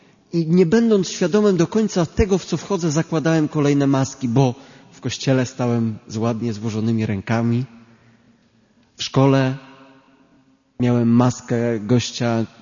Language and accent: Polish; Biała Podlaska, Lublin Voivodeship, Poland; Ja pochodzę z tej samej parafii, co on, z Białej Podlaski, z parafii Chrystusa Miłosiernego